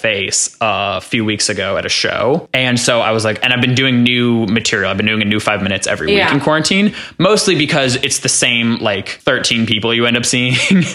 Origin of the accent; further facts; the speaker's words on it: Oak Park, Illinois, United States; But also growing up in Oak Park, it supports so many diverse backgrounds